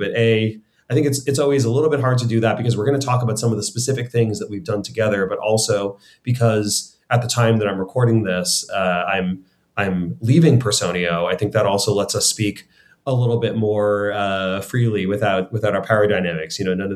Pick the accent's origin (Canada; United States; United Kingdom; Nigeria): Canada; And this breaks my heart as a Canadian to say